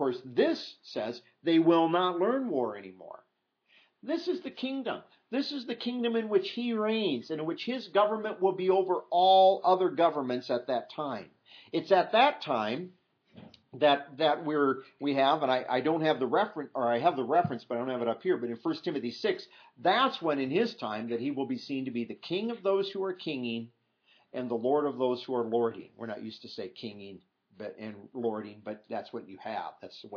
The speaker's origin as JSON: {"language": "English", "region": "Iowa", "country": "United States", "tie": "born or raised there", "said": "My wife and I grew up in Iowa. We went to a college in a town called Cedar Falls"}